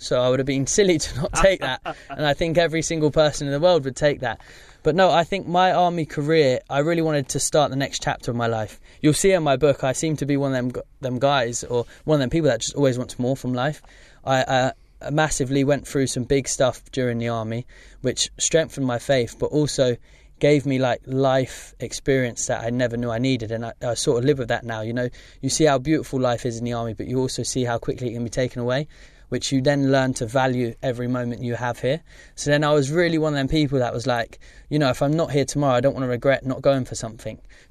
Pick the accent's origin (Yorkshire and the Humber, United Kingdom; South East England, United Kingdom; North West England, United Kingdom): South East England, United Kingdom; Slough; I was born in Slough, born and raised. And I love Slough, and I love my childhood growing up there.